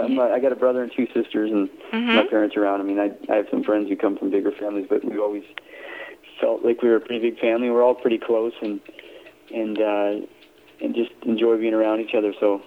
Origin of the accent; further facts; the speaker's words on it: Fort McMurray, Alberta, Canada; now in Calgary, Canada; I was born and raised in Alberta.